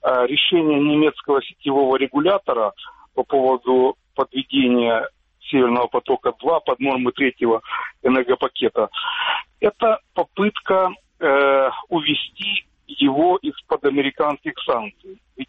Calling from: Kyiv, Kyiv City, Ukraine

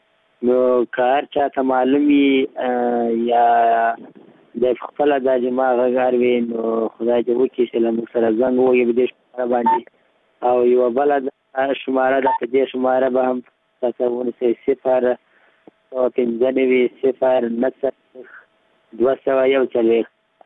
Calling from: Paktika, Afghanistan; د پکتیکا دی ولایت د جانخیلو د ولسوالۍ او د خالیخیلو د کلی اوسیدونکی یم

